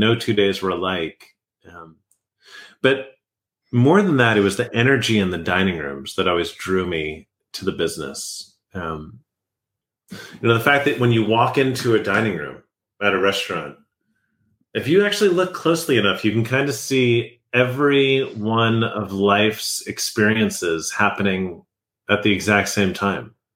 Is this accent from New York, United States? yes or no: yes; Westchester, New York, United States; I grew up in the restaurant business. My dad was a lifelong restaurateur. I'm from Westchester, New York.